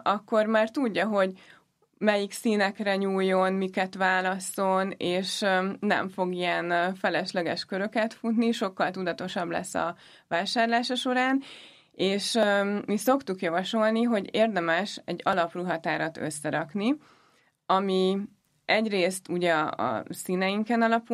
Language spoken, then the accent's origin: Hungarian; Szombathely, Vas, Hungary; moved away as an adult; now in Budapest, Hungary; amikor 18 évesen Budapestre költöztem, mert amúgy Szombathelyen nőttem föl, és akkor jöttem egyetemre